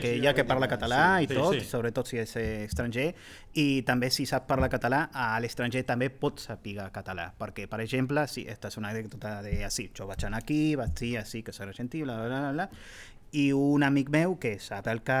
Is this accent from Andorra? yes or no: no; Argentina; Catalan is a second language; perdonin, és que sóc argentí, em costa molt el català